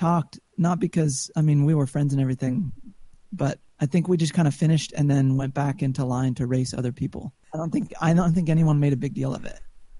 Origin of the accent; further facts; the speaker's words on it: Idaho Falls, Idaho, United States; straight stretch of asphalt on the backside of Longfellow Elementary School in Idaho Falls, Idaho, my hometown.